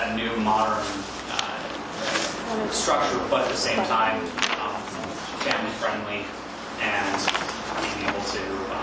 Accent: Las Vegas, Nevada, United States; I was born and raised here in Vegas, so you know, that has that those historical roots into it.

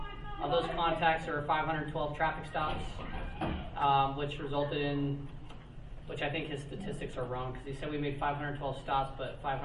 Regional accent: Beatty, Nevada, United States; I worked up in Beatty for 6 years. I'm from Beatty, so I played Indian Springs a lot when I was in high school.

